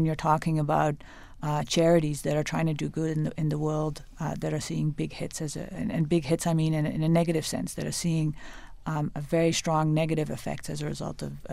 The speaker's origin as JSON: {"language": "English", "country": "Netherlands", "said": "The Dutch painter, from my home country."}